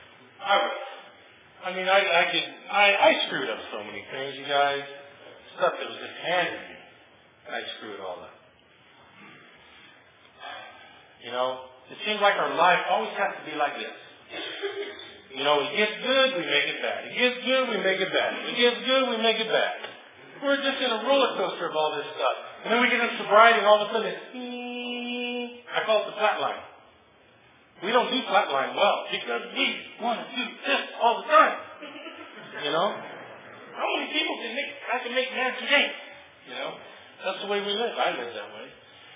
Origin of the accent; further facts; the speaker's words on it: Tulare, California, United States; I'm here from Tulare, California. I live in Motel 6.